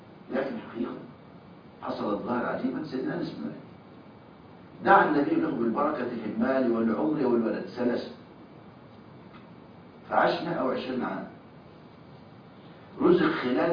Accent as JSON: {"language": "Arabic", "country": "Egypt", "said": "طرح عندنا في مصر بيجيب 7 سنين،"}